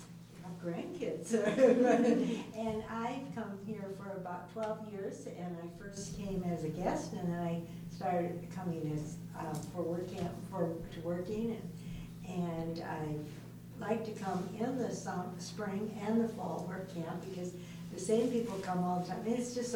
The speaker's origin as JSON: {"language": "English", "town": "Livermore", "region": "California", "country": "United States", "also_born_or_lived": "Alaska", "said": "I'm from Livermore, California. But I have to remember I'm from Livermore because I lived in Alaska so many years. I keep waiting to say I'm from Alaska."}